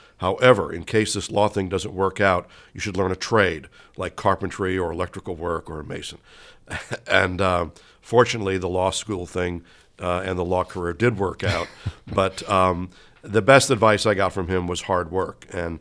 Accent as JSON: {"language": "English", "town": "New York City", "region": "New York", "country": "United States", "tie": "born or raised there", "also_born_or_lived": "Midwest", "said": "And I was brought up in New York City. I was educated in the Midwest"}